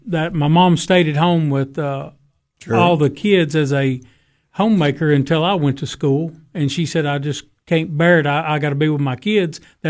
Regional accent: United States; I was born here in Putnam County. Been here all my life.

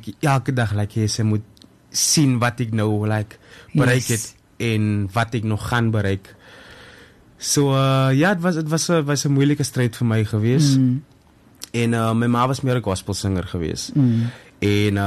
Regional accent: Paarl, Western Cape, South Africa; Ek is van die Parel, yes. Ek is van die Parel. Gebore hierso.

